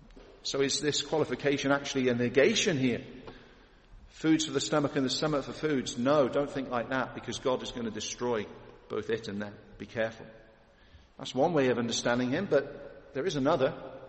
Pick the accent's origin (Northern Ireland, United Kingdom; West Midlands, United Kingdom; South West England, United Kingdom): West Midlands, United Kingdom; Birmingham; the Commonwealth Games have been taking place in Birmingham, my hometown, and I believe tomorrow is the final day. I'm actually heading up there to see my mum.